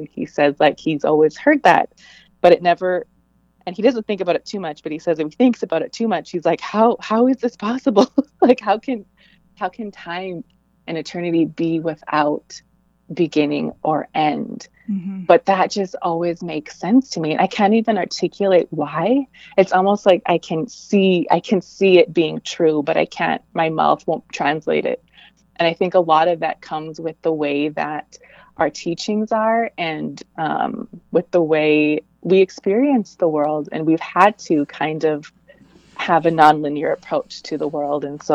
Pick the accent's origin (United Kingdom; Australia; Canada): Canada; Saskatchewan; now in Portland, United States; I live in Portland, Oregon, but I'm originally from Verdes and Okamasis Cree Nation, and that is on Treaty 6 territory in Saskatchewan, Canada.